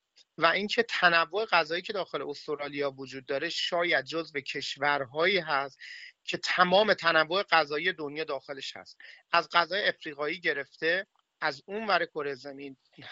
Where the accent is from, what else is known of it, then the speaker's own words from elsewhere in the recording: Iran; now in Australia; من به عنوان یه ایرانی یه مقداری وحشت از این دارم که غذاهای دیگر تجربه بکنم